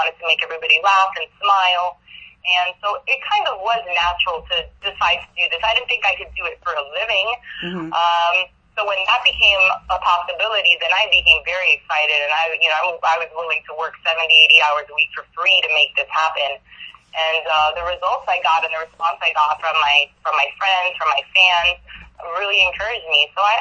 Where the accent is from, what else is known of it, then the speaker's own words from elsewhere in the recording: Miami, Florida, United States; I'm Cuban. I grew up here in Miami. I've lived here all my life.